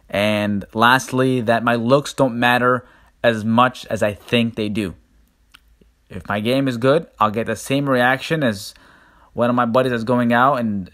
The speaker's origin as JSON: {"language": "English", "town": "Dearborn", "region": "Michigan", "country": "United States", "said": "I'm from Dearborn, Michigan."}